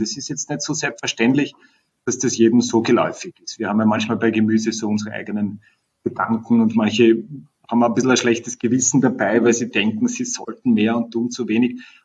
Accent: Vienna, Austria; Ich komme aus Wien.

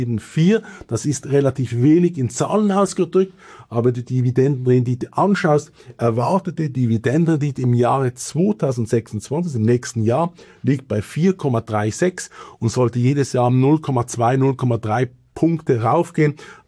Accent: Switzerland; was für mich einfach problematisch ist momentan als Schweizer Anleger

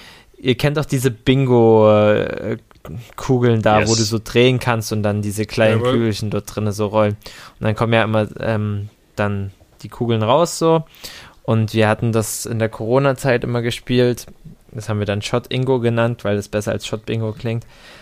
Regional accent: Netherlands; Ich komme aus den Niederlanden.

